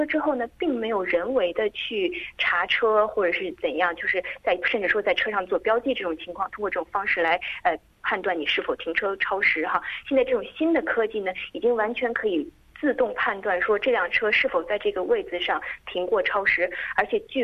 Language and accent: Chinese; Australia; 我们澳洲人